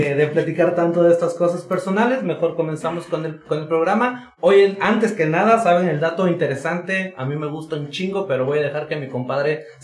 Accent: Cuautitlán, Jalisco, Mexico; nosotros, obviamente, no somos de aquí de Autlán, pero queda Cuautitlán relativamente muy cerca de esta ciudad.

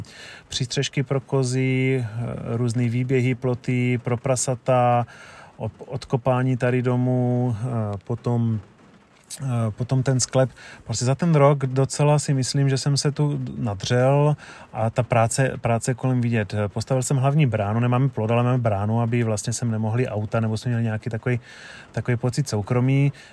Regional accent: South Moravian Region, Czechia; now in United States; je to částečně odkaz na to místo, odkud pocházíme, z jižní Moravy.

